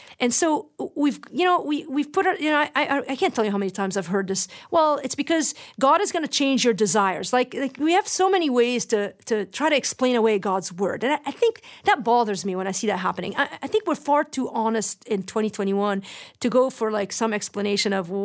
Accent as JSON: {"language": "English", "country": "Lebanon", "tie": "born or raised there", "said": "I just remember growing up in Lebanon"}